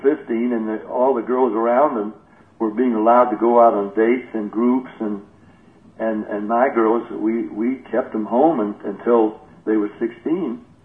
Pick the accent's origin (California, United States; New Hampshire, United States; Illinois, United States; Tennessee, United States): Tennessee, United States; Nashville; growing up in Nashville and being in church since I was an infant